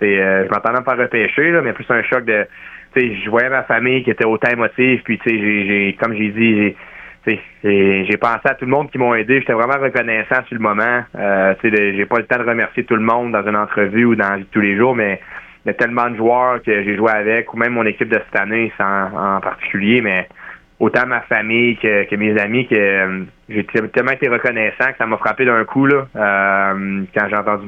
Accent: Lévis, Quebec, Canada; born there; moi, j'étais un petit bout de Québec, là, tu sais, je suis né à Saint-Romuald, à Lévis

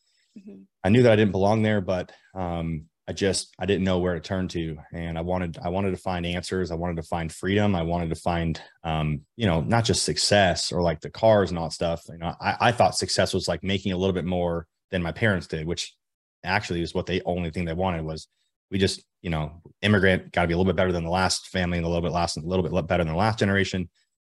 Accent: Las Vegas, Nevada, United States; I grew up in Las Vegas. I'm 30 years old today in 2022. I grew up in Las Vegas, you know, humble family, humble upbringing.

